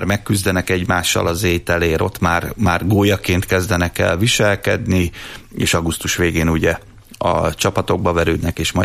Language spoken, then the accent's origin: Hungarian; Miskolc, Borsod-Abaúj-Zemplén, Hungary; én itt Miskolcon az Avason nőttem fel, tehát annyira nem természetbarát hely, de azért végül is zöld rész